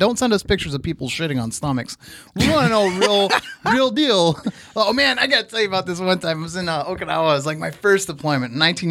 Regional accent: Ohio, United States; And it was funny because we're both from Ohio

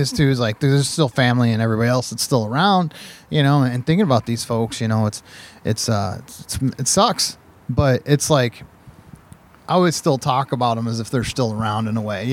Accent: Midwest, United States; You know, like, I'm from the Midwest.

